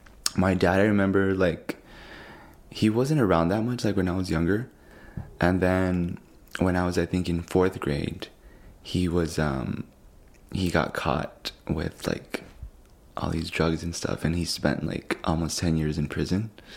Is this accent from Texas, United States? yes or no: yes; El Paso, Texas, United States; I'm born and raised here in El Paso. Mainly, I grew up in the Lower Valley. The hood of El Paso, you know, it's an awesome place.